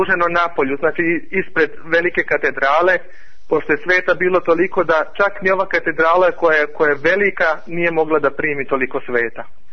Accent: Serbia; za mene kao čovjeka iz Srbije

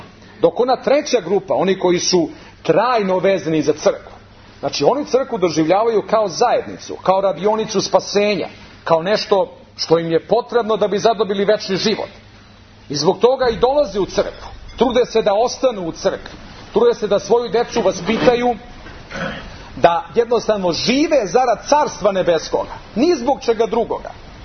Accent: Serbia; mi smo svi Srbi i svi se mi slažemo da smo Srbi

